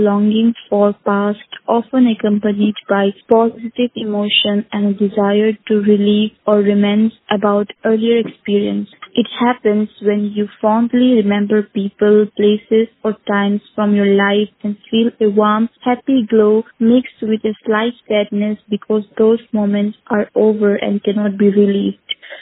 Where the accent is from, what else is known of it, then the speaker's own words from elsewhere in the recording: Rajasthan, India; Hello everyone … I'm a teacher from Rajasthan.